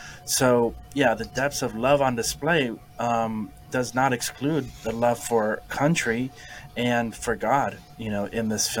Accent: Florida, United States; we are from the geographic South. We're not from the deep South, but we're from Florida

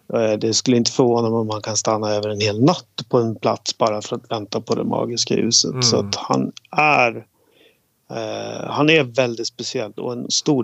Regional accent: Sweden; Det är för att jag är svensk.

